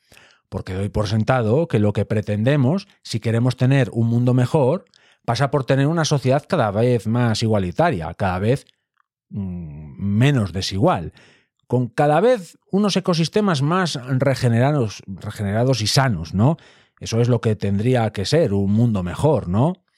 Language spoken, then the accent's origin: Spanish; Boñar, Castile and León, Spain; Cuando yo era pequeño e incluso rapaz, cuando iba con mi abuelo en tren a Boñar, mi pueblo